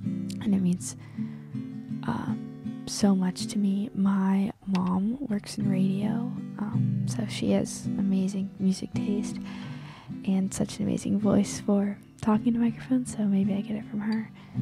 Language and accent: English; Cincinnati, Ohio, United States; I'm from Cincinnati, Ohio.